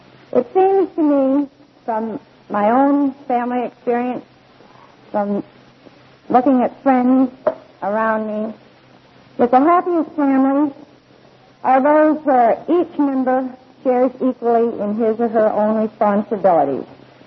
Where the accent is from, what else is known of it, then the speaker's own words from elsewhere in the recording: Milwaukee, Wisconsin, United States; I come from Milwaukee, Wisconsin, and you all know what we're famous for.